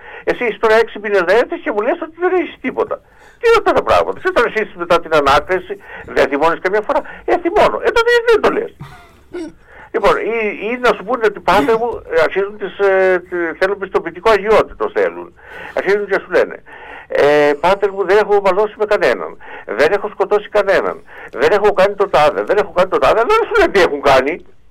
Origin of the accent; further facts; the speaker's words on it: Rethymno, Crete, Greece; γιατί και εγώ κριτικός είμαι από το Έθιμνο.